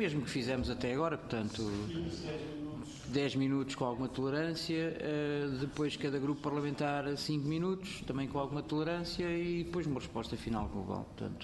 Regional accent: Lisbon, Portugal; na medida em que até sou de Lisboa

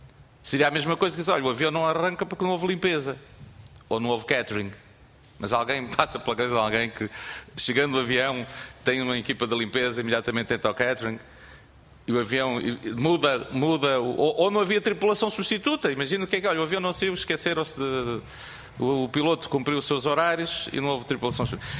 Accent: Portugal; somos portugueses

